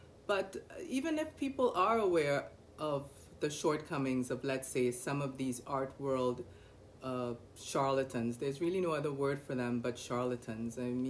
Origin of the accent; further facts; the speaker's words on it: New York, United States; just growing up in America, growing up in New York, where you have to just fight every day